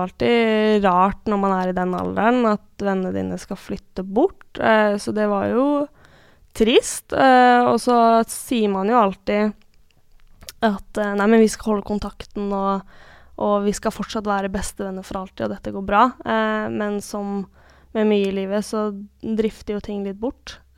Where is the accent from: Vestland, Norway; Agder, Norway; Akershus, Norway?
Akershus, Norway; Vestby; also born or lived in Holmenkollen / Bærum / Askim; Da jeg var liten så bodde jeg både I Holmenkollen og I Bærum, og så flyttet jeg til Hørn I Vestby, da jeg var 6-7 år gammel, og så flyttet jeg til Askim da jeg var 15.